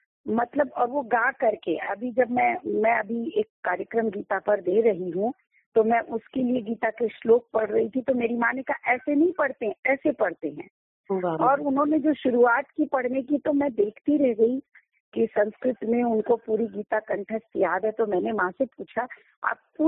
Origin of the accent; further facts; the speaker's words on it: Patna, Bihar, India; तो बचपन मेरा बिहार, मैं पटना से हूँ, बिहार पटना से, और वहीं पढ़ाई लिखाई सारी वहीं हुई है।